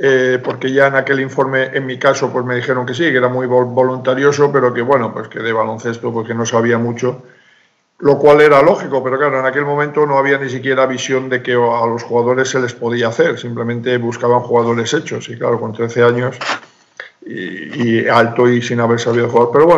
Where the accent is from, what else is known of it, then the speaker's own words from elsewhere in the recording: Carmona, Andalusia, Spain; Yo estaba en Sevilla, bueno, en Carmona concretamente, soy de Carmona, un pueblo que está cerca de Sevilla.